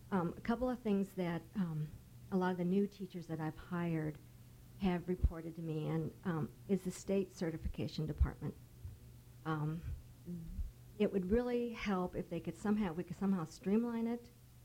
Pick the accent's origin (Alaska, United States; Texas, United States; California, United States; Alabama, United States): Alaska, United States; Kodiak; I came from Kodiak, so I got both kind of sides of the story here.